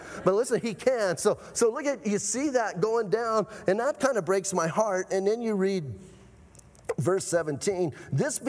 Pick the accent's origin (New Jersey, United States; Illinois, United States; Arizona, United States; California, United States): Arizona, United States; Bisbee; I'm from Bisbee, right? Planted a church in Bisbee, got saved in Bisbee.